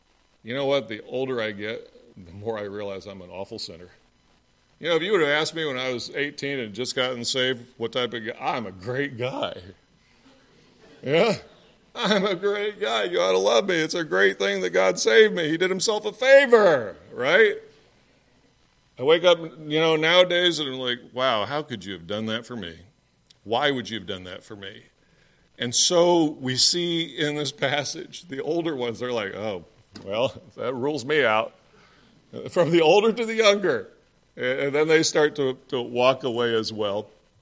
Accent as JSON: {"language": "English", "country": "United States", "said": "You know, I'm an American through and through."}